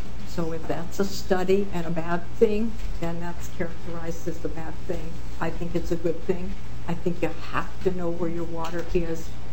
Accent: Minneapolis, Minnesota, United States; Minneapolis, I'm from Minneapolis, our water is all from the river and we clean it up.

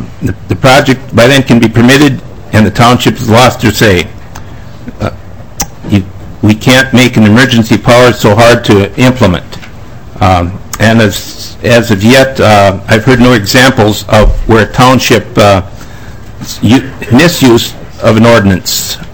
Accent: Barville, Minnesota, United States; I'm from Barville, Minnesota. I'm a retired dairy farmer.

